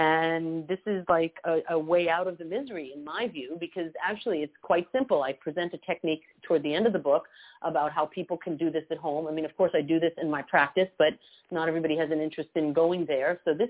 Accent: United States; now in Montreal, Canada; I'm American, but I've been living here for over 20 years

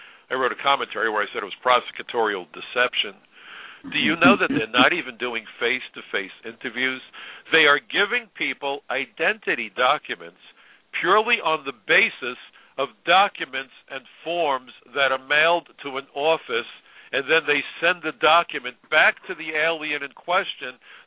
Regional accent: New York, United States; I'm a New Yorker. That's one of the reasons I couldn't imagine living anywhere else

